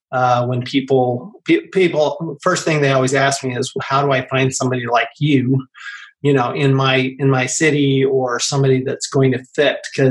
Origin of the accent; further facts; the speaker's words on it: Salt Lake City, Utah, United States; Well, so I grew up in Salt Lake City, Utah, and first thing out of high school, I was because I grew up in Salt Lake, Heart of Mormonism.